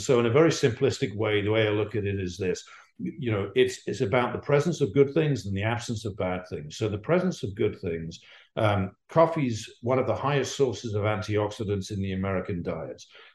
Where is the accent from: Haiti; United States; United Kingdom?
United Kingdom; England; and I'm English, and I was a tea drinker, and I never drank coffee.